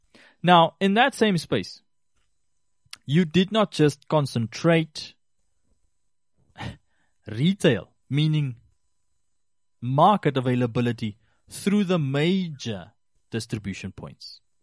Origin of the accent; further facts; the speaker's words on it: Rehoboth, Hardap, Namibia; I grew up in Rehoboth.